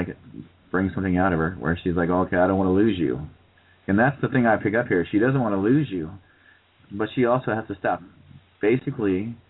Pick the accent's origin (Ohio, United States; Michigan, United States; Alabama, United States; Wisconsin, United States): Ohio, United States; I'm from Ohio.